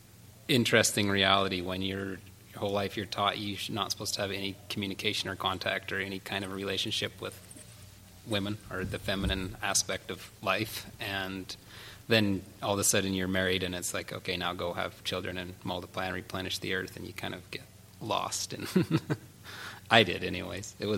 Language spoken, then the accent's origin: English; British Columbia, Canada; I grew up in British Columbia, Canada, my mom was born in Hilldale, Utah